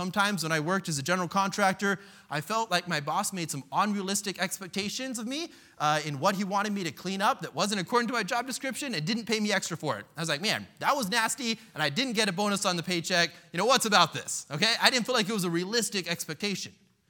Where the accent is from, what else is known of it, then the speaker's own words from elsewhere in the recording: United States; I know I grew up with it in the United States